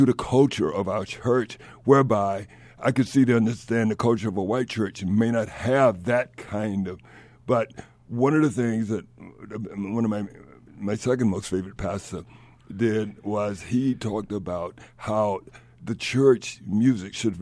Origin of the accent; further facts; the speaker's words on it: the South, United States; the only hope we had when I grew up in the South, given the conditions where segregation was legal as well as racism was legalized.